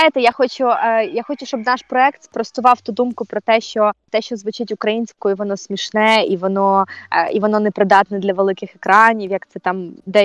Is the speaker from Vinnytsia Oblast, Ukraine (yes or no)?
yes; Vinnytsia Oblast, Ukraine; now in Kyiv, Ukraine; я росла на Вінниччині. І до переїзду в Київ, а в Київ я переїхала аж у 2014 році, російську мову я чула тільки з телевізора